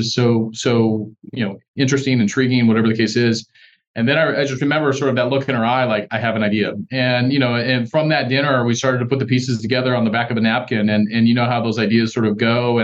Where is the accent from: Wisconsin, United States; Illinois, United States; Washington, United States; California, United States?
California, United States; now in San Antonio, United States; You know, I'm from California, the West Coast, big cities, Los Angeles and San Francisco.